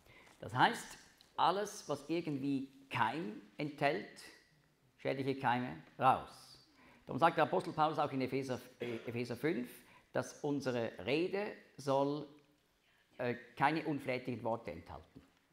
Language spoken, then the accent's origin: German; Switzerland; Ich darf das jetzt als Schweizer nicht sagen.